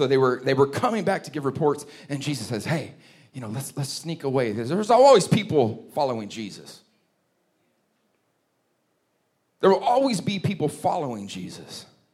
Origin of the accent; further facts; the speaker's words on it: Santa Cruz, California, United States; now in St. Louis, United States; See, I'm from California. I grew up in an evergreen part of the country. I'm serious. Santa Cruz, California.